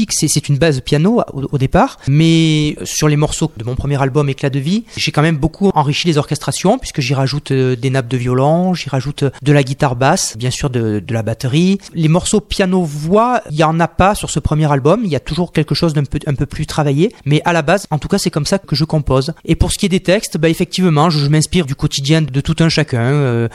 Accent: Marseille, Provence-Alpes-Côte d'Azur, France; born there; je suis né à Marseille, en effet. Mais je dirais que j'ai des racines un petit peu éparpillées dans la Provence, puisque mon papa tenait un petit hôtel-restaurant à Bayonne, donc dans les Alpes de Haute-Provence.

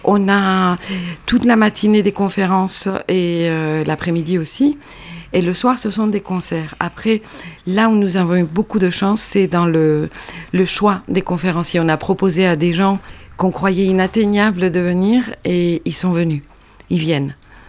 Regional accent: Paraguay; French is a second language; je suis originaire de l'Amazonie paraguayenne.

